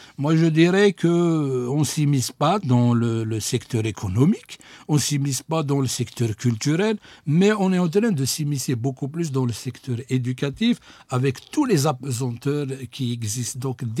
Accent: Algeria; notre idéologie en tant qu'Algérien, on la connaît pas

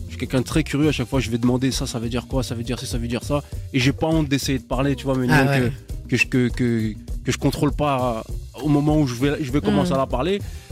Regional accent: Morocco; Je suis marocain, après.

